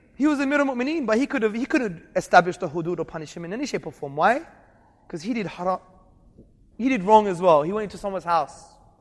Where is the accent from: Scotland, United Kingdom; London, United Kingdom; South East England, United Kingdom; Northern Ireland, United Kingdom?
London, United Kingdom; Hackney; I was brought up in Hackney. I used to go to Soho, very bad area in London.